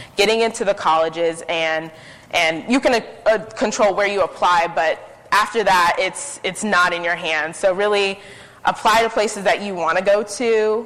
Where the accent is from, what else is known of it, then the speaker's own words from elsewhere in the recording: California, United States; I'm from California, so I went to school in Washington, D.C., and that in itself was a transition. But we both are from California.